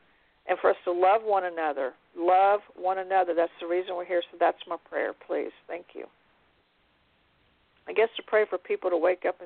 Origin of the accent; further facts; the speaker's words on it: United States; America, I'm an American, so I'm just talking about our country.